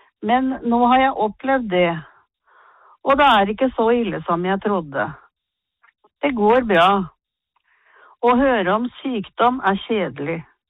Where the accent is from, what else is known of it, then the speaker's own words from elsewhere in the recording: Østfold, Norway; Jeg vokste opp i skogen i Indre Østfold. Derfor er jeg fremdeles glad i den naturen.